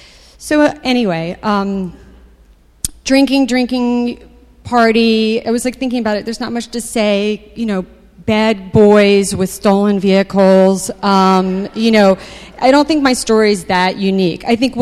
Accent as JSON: {"language": "English", "region": "New Jersey", "country": "United States", "said": "So I'm from New Jersey, South Jersey, near Philadelphia."}